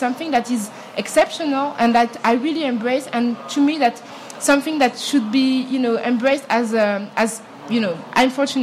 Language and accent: English; Paris, Île-de-France, France; I was born in Paris. So the thing is that we as children of immigrants